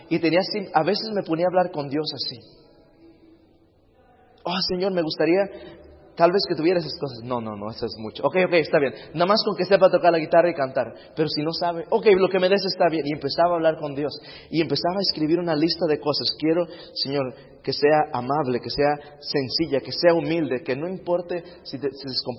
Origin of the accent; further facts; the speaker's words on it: California, United States; En cierta ocasión me recuerdo estar creciendo en California